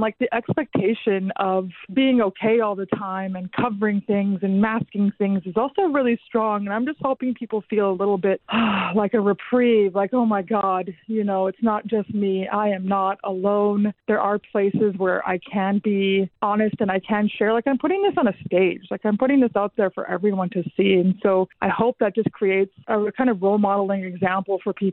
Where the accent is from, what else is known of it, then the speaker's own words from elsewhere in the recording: Alberta, Canada; But note that I am actually mainly a Stony person, also a little bit of Cree, but I am an English speaker.